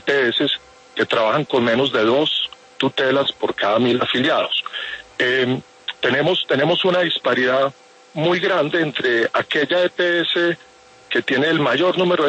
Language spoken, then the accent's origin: Spanish; Colombia; como colombianos